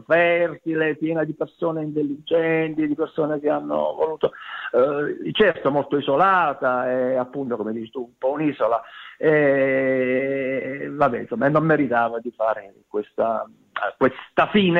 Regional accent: Campomaggiore, Basilicata, Italy; pensavo che Campomaggiore, il mio paesino di 1000 abitanti in Basilicata, fosse un quartiere di una metropoli diffusa

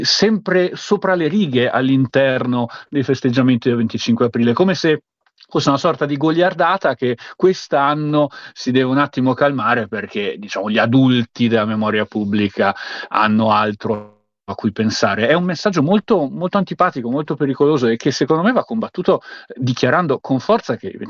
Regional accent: Trento, Trentino-Alto Adige, Italy; Io sono trentino, festeggerò nella mia sobrissima città

